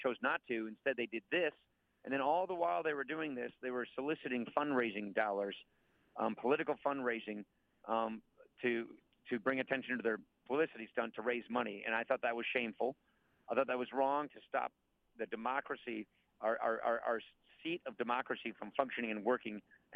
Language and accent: English; United States; So as an American, it's so foreign.